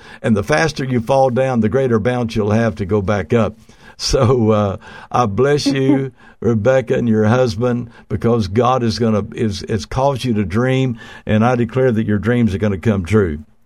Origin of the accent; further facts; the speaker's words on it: Oklahoma, United States; I used to live there. I grew up in Oklahoma.